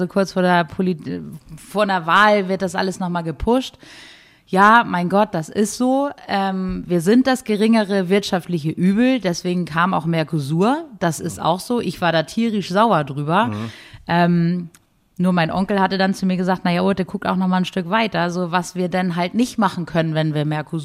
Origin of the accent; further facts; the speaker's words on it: Hattstedt, Schleswig-Holstein, Germany; Also das fängt hier bei uns in Hattstedt